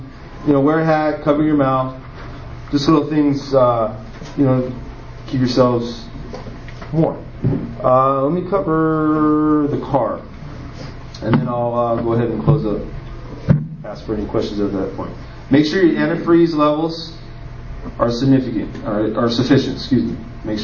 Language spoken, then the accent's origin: English; California, United States; Okay, so I'm from Southern California, so I'm not used to this.